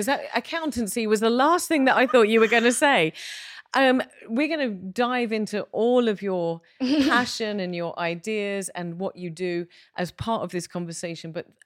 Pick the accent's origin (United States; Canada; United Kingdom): United Kingdom; So as a British person, and I'm going to speak for myself and my country who has no style